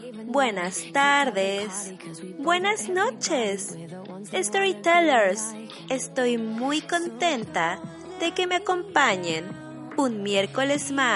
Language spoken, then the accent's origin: Spanish; Mexico; now in Germany; una mexicana viviendo en Alemania